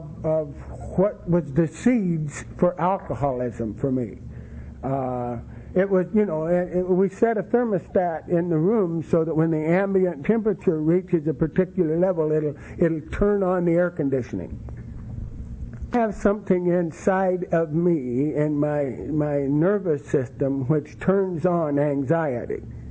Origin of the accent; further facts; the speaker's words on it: Kansas, United States; also born or lived in Los Angeles; I'm a native of Los Angeles, but I was raised in Kansas. My folks were Okies about six times over, and I was raised in this little farm community about 45 miles southwest of Wichita.